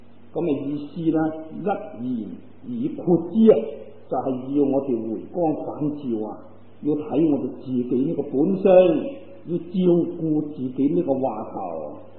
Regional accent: China; 根据我哋中国人写字嗰种嘅方式咧

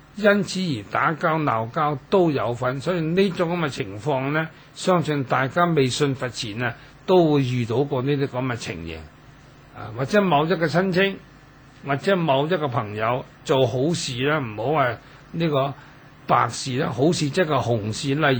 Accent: Dongguan, Guangdong, China; 我都可以同大家講一句，我本身係東莞人

